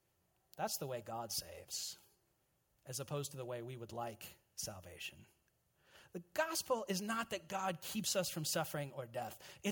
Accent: United States; So as an American, I'm still getting to know your country, Canada.

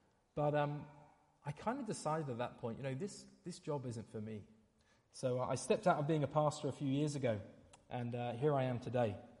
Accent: England, United Kingdom; I am from England, which feels like a really good thing to say today.

